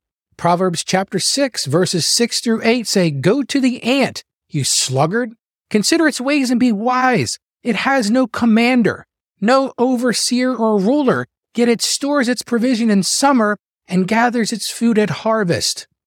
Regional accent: Delaware, United States; I had the occasion of meeting him several times here in my home state of Delaware.

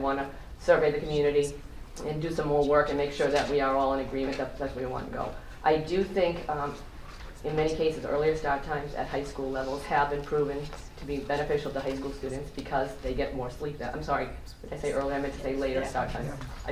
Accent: Boston, Massachusetts, United States; In fact, I grew up in Dorchester, Boston Public Schools. I was a tough city girl, not really.

